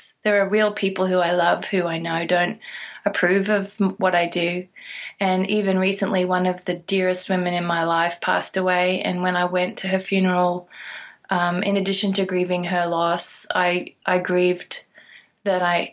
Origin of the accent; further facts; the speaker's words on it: Australia; moved away; Growing up in Australia, it really wasn't much of an issue. When you don't have many leaders, you don't have the luxury really to say, "But what about this?" So I didn't even think about that until I moved to this country.